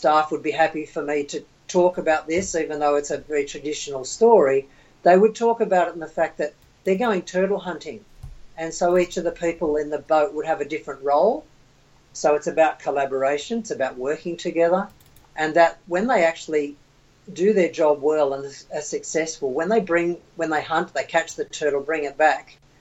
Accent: Sydney, New South Wales, Australia; growing up in Sydney, in the middle of Sydney

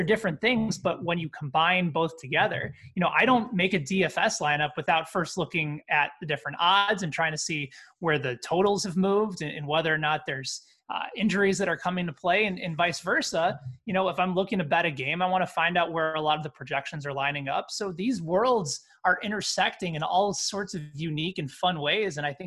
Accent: Chicago, Illinois, United States; now in Overland Park, United States; Like, we're from the Chicago area. So people say, what side are you on? I say, oh, I live in Overland Park.

